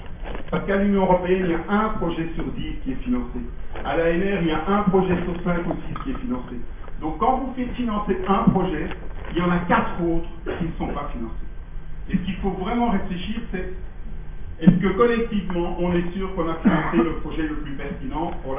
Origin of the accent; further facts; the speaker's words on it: Belgium; je, en tant que Belge, un peu gêné